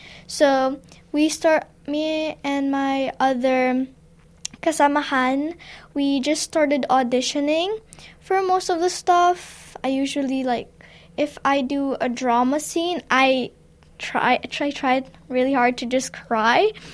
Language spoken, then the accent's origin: English; Philippines; accent: Filipino; Sometimes I get the Filipino accent when I'm speaking English. But only happens sometimes. But I really like the Philippines.